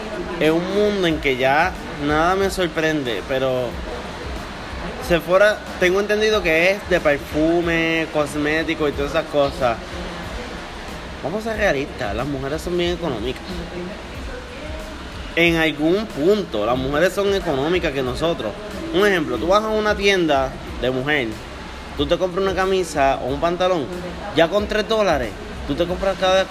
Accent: Vega Baja, Puerto Rico; yo creo que fue en mi pueblo, en Vega Baja

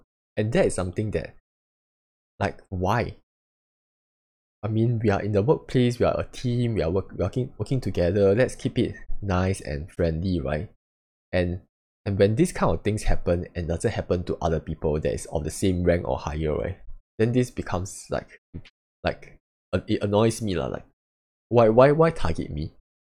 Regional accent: Singapore; I think as a Singaporean, our vocab is very limited.

